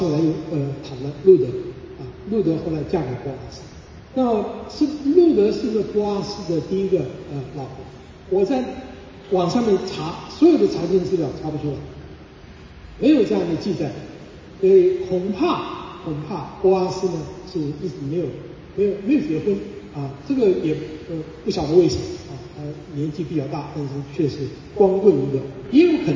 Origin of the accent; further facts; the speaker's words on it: China; 我们中国人见面的时候你吃饱了吗